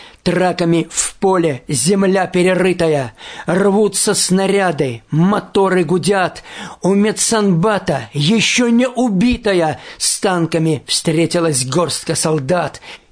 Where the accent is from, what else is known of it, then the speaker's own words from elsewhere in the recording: Belarus; я учился в Минске, я родом из Белоруссии, вот